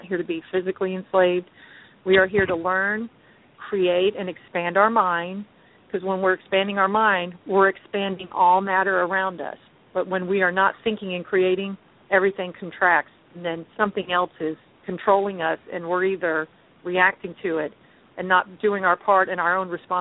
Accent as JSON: {"language": "English", "town": "Orlando", "region": "Florida", "country": "United States", "tie": "born or raised there", "said": "Yes, I'm from Orlando, Florida. I'm a native, and I have quite a big family."}